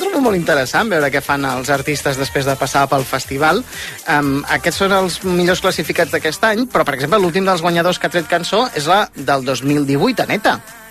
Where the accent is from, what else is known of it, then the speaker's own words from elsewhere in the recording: Catalonia, Spain; som eurofans, que som catalans